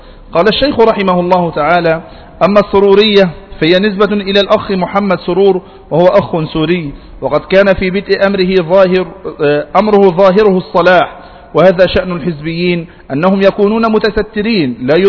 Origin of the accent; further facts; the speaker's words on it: Yemen; خصوصا عندنا في اليمن